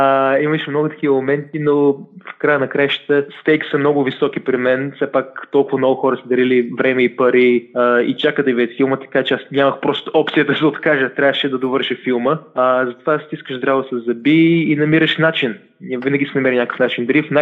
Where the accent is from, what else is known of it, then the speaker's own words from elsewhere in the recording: Plovdiv, Plovdiv Province, Bulgaria; един филм за Пловдив, моя роден град